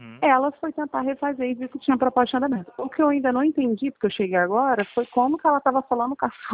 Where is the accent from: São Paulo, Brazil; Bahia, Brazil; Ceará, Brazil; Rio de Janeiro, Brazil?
Rio de Janeiro, Brazil; Eu sou de Campo Grande, Rio.